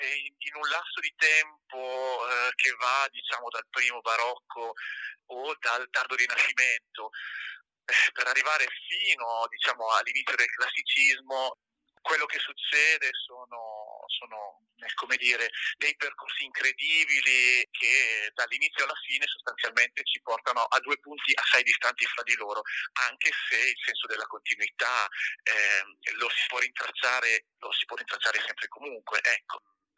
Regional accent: Cremona, Lombardy, Italy; sono di Cremona, sono nato a Cremona. Quando ero bimbo cantavo nelle voci bianche della cattedrale

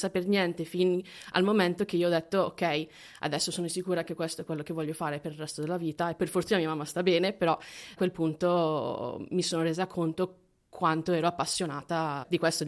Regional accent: San Diego, California, United States; io sono nata e cresciuta negli Stati Uniti, quindi sono americana. E quindi io ho studiato in California, sono di San Diego e ho fatto l'università University of California Davis

